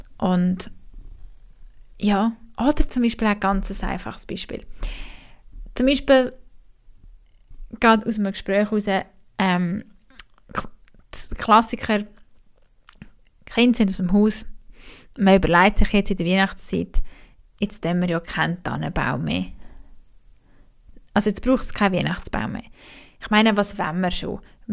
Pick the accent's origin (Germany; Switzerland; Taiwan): Switzerland